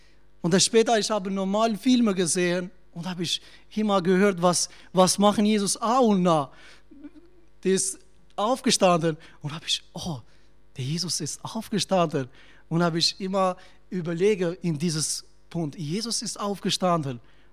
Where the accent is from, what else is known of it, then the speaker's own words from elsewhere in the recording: Albania; German is a second language; ich komme aus Albanien. Mein deutsches Sprache ist nicht so ganz gut.